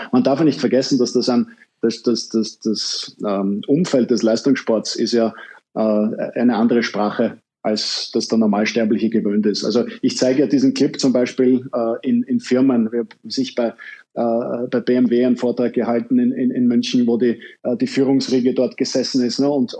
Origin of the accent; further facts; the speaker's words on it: Vienna, Austria; ich als Wiener